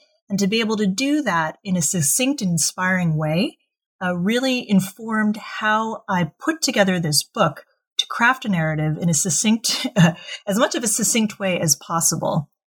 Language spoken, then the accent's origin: English; United States; And when I was there, as an American, I had to get a permit of stay